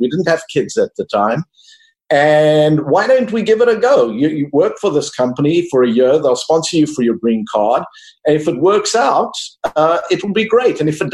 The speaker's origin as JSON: {"language": "English", "country": "South Africa", "tie": "born or raised there", "lives_now": "United States", "said": "As you'll learn from my accent, I was born and raised in South Africa. I came here when I was about 30 years old."}